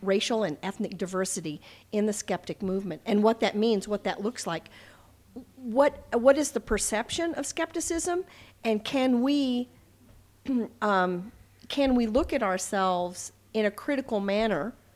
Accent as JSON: {"language": "English", "region": "the South", "country": "United States", "tie": "born or raised there", "said": "I grew up in a time when colored was used often, and I grew up in the South."}